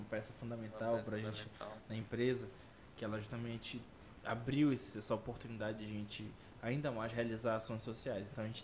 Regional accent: Santarém, Pará, Brazil; born there; Minha família é de Monte Alegre, mas eu nasci aqui em Santarém, sou mocorongo, com orgulho, com muito orgulho

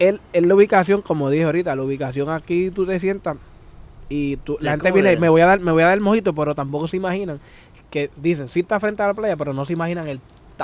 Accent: Piñones, Puerto Rico; yo que soy de Piñones

